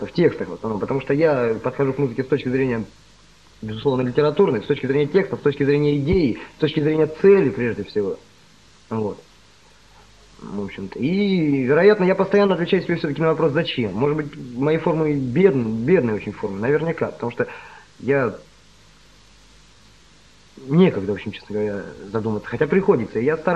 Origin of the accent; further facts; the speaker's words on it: Cherepovets, Vologda Oblast, Russia; Я сам из Череповца.